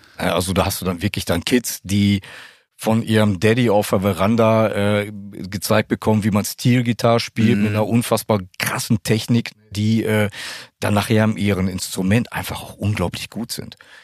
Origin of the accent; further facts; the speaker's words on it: Bottrop, North Rhine-Westphalia, Germany; Ja, wir haben da eine Halle bei uns in Bottrop